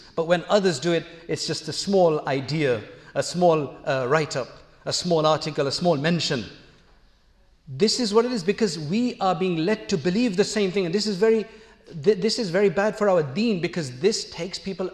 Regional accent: India; By the way, I'm Indian, and in places like this, you get a lot of things that are allowed for Indians

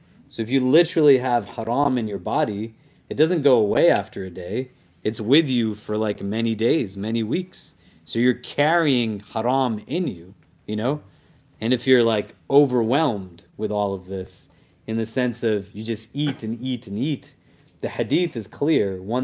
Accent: New Jersey, United States; born there; I'm from the United States. I was born in New Jersey.

